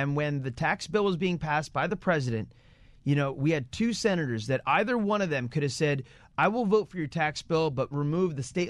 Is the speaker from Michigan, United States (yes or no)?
no; Egg Harbor Township, New Jersey, United States; also born or lived in Atlantic City / Galloway; I was born in Atlantic City. It was the only place in South Jersey that had a hospital in 85, and so most people during that time were born there.